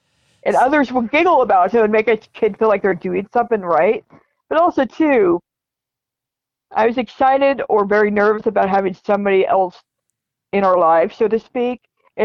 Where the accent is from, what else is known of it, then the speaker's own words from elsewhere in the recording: Albany, New York, United States; or I grew up in Albany, was like a giant mansion